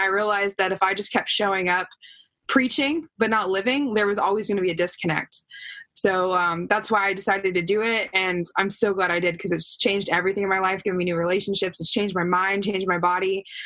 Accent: Texas, United States; I grew up in North Texas and I played softball growing up.

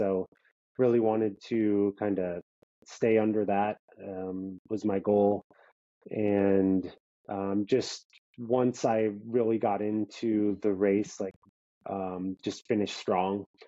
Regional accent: Wisconsin, United States; Yeah, my parents, I grew up in Wisconsin, so my parents are still in Wisconsin.

